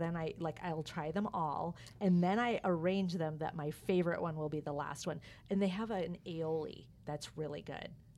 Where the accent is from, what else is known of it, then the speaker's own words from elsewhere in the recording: Michigan, United States; moved away as an adult; because I grew up in Michigan, I didn't move to California until I was an adult.